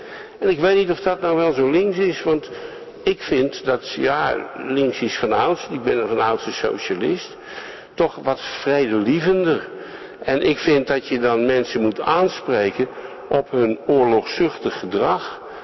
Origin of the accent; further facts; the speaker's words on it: Utrecht, Netherlands; Zij woont in een arbeiderswijk, dezelfde waar ik vandaan kom.